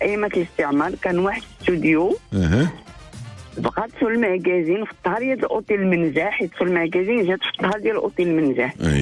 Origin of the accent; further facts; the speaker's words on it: Tangier, Tanger-Tetouan-Al Hoceima, Morocco; born there; je suis de naissance de Tanger ma mère de naissance de Tanger ou mon père d'Oukélie d'origine